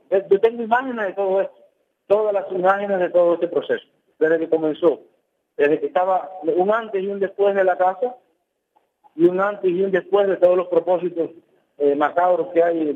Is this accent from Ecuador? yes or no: no; Cuba; Yo soy un ciudadano cubano